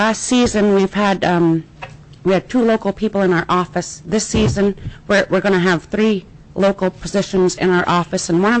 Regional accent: Kalignik, Alaska, United States; now in Iliamna, United States; I've lived in Iliamna for the past 13 years. I originally come from the village of Kalignik, which is the furthest village up on the Nooshigak River.

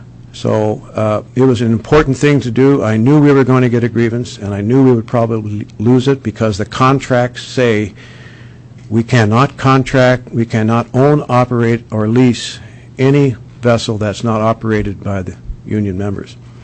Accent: Alaska, United States; I remember I'm from Prince of Wales Island, and I used to go from Hollis down to Seattle at that time.

